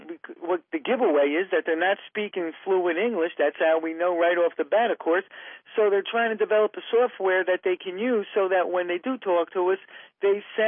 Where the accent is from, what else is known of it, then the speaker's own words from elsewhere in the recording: United States; but I'm an American, mm-hmm. and I have my own country that I'm concerned about right now